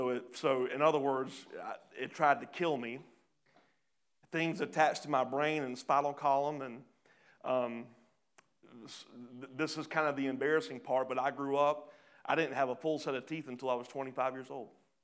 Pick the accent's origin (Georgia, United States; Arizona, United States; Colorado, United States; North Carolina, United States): Georgia, United States; Pooler; also born or lived in Charleston, United States; I grew up in Pooler. Why would I be called to lead a church in the area I grew up in? And I found out that I was actually born in Charleston, South Carolina